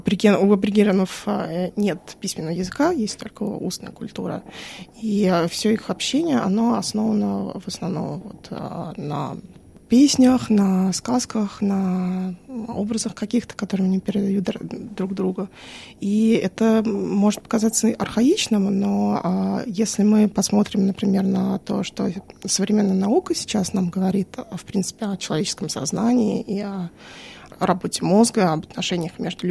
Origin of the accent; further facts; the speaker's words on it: Moscow, Russia; я из Москвы, я родилась, выросла в Москве, но мои родители из России, из Украины.